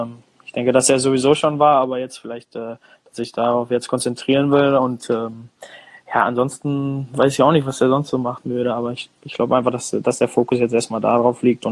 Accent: North Rhine-Westphalia, Germany; ich bin in NRW aufgewachsen

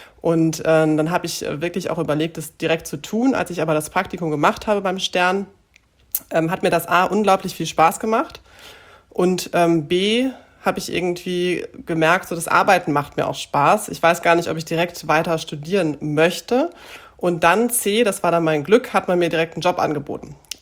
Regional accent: Gronau, North Rhine-Westphalia, Germany; also born or lived in Münster; Ich komme ursprünglich aus Münster. Bin mit 10 Jahren nach Gronau verzogen worden, sage ich immer gerne, also weil meine Eltern dort beruflich hingingen. Das ist genau an der holländischen Grenze, unweit von Münster, eine knappe Stunde, aber eben an der Grenze.

